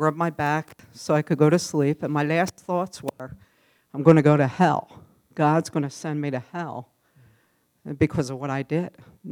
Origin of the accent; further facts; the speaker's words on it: Philadelphia, Pennsylvania, United States; I was around 8 years old. I grew up in Philly.